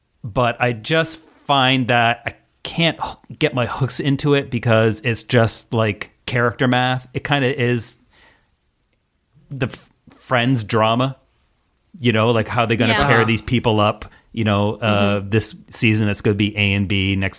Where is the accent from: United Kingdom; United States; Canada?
Canada; I have trouble calling it college because I'm from Canada. College means something totally different.